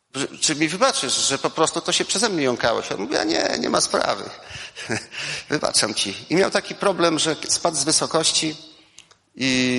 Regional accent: Lublin, Lublin Voivodeship, Poland; Ja jestem rodowitym lublinianinem.

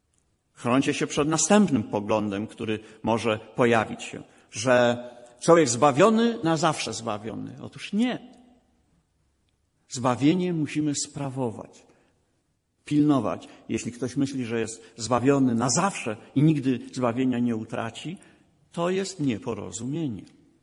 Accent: Gdańsk, Pomeranian Voivodeship, Poland; Mój pastor zboru, w którym się wychowałem w Gdańsku

